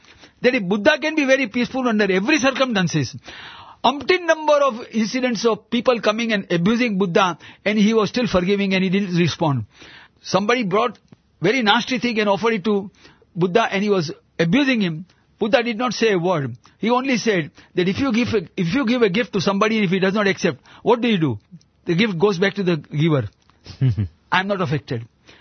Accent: Mumbai, Maharashtra, India; I was born and brought up in Bombay, so I know the places where Agyari, it is known as Agyari, where the fire is constantly burning.

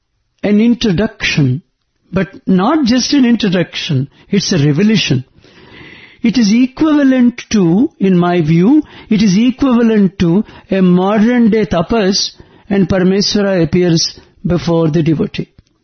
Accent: Vizianagaram, Andhra Pradesh, India; So I go to my hometown, which is Vijayanagaram those days.

